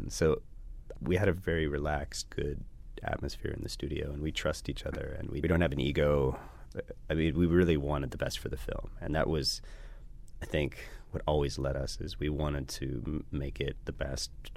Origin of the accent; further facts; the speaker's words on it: California, United States; Yeah, yeah. We grew up in California.